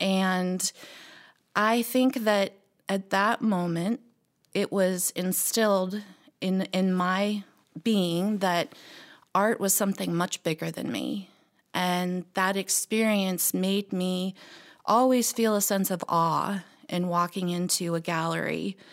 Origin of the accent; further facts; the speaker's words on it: Sharon, Pennsylvania, United States; I am originally from Western Pennsylvania